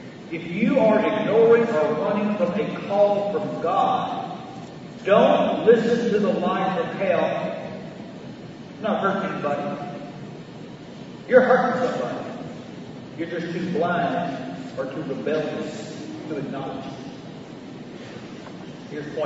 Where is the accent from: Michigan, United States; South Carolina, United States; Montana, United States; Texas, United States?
Texas, United States; Dallas; I grew up in South Oakland in South Dallas, back in a time of tremendous racial tension.